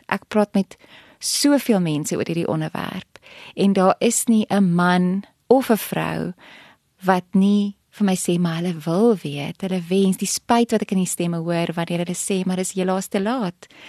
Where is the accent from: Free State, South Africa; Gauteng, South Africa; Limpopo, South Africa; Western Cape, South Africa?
Limpopo, South Africa; Marble Hall; ek het op Marble Hall groot geword en hier by Tikkies geswat in Pretoria.